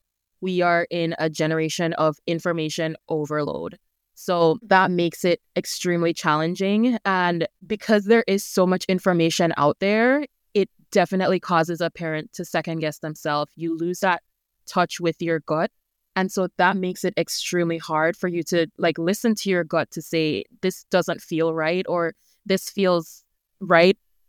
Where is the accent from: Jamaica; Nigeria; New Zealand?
Jamaica; now in United States; So I grew up in Jamaica, moved to the U.S. about 11 years ago now, and kind of dived right into nursing.